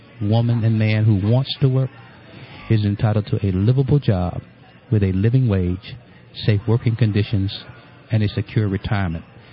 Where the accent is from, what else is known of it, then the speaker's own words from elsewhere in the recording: Illinois, United States; I'm from Illinois, and we have over 500,000 people in poverty